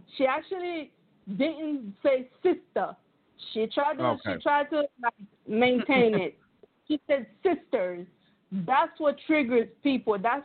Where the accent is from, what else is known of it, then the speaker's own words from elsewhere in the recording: Haiti; I'm sorry for my accent. I'm Haitian, so.